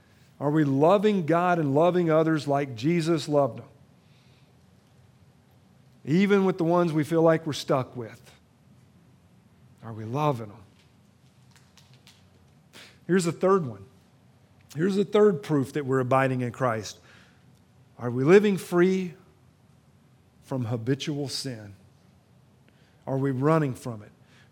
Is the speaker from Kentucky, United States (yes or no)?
yes; Kentucky, United States; I'm from Kentucky. I use words that you may not know.